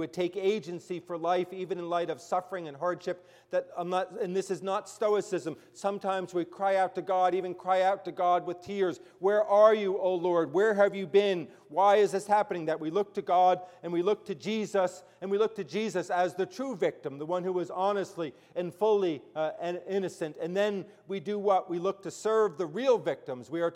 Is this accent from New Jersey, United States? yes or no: yes; New Jersey, United States; I'm from New Jersey, so I listen